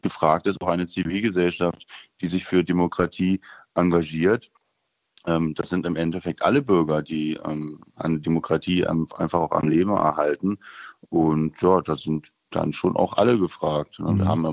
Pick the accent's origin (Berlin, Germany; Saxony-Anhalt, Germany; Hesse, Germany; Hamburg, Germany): Saxony-Anhalt, Germany; Ich bin selber aus Sachsen-Anhalt, wo wir glücklicherweise etwas stabiler unterwegs sind.